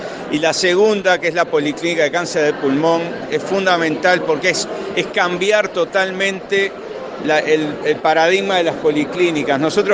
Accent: Uruguay; nosotros podemos contribuir como uruguayos a resolverlo.

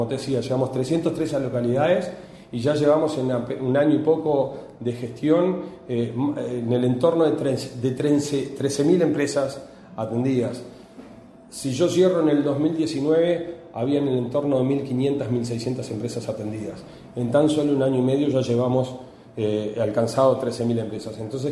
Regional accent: Cerro Largo, Uruguay; Yo que soy de Cerro Largo

